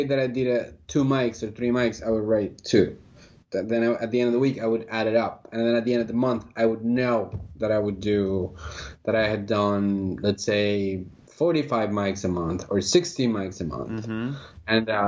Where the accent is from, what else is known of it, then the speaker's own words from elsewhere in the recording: Colombia; English is a second language; also born or lived in Philadelphia; now in United States; So I'm originally from Colombia, and I came to the United States about 16 years ago. And about 6.5 years ago, I was living in Philly